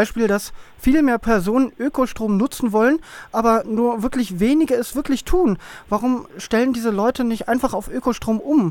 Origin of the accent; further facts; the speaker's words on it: Düsseldorf, North Rhine-Westphalia, Germany; Woran merke ich hier als Düsseldorfer, dass die Urbanisierung eine Herausforderung für die Stadt ist?